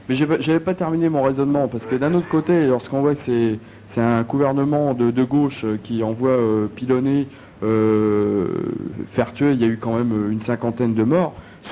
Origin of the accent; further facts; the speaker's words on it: France; évidemment, en tant que Français, on s'interroge hein